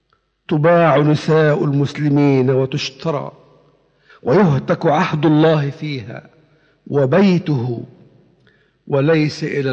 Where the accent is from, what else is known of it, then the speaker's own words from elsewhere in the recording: Damietta, Damietta Governorate, Egypt; فأنا المفروض أنني من دمياط وأنني من بلد البخلة.